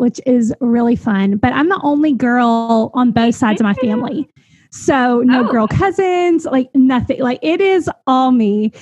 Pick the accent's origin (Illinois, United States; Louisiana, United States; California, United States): Louisiana, United States; Alexandria; Well, I tore, like you said, I grew up in Alexandria, Louisiana, went to LSU.